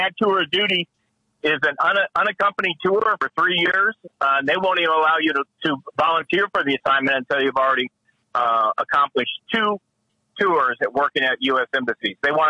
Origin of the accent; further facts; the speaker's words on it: Illinois, United States; I'm from the state that also helped win it.